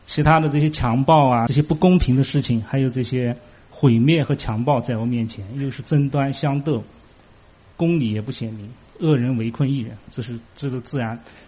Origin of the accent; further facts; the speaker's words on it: China; 这个我们中国人讲的这个道，就是他也讲道，道家也讲道，这个儒家也讲道